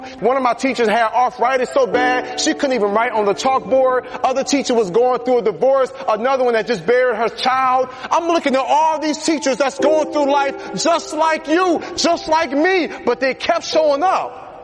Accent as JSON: {"language": "English", "town": "Atlanta", "region": "Georgia", "country": "United States", "said": "And so I came all the way from Atlanta, Georgia to tell you, you were not a mistake."}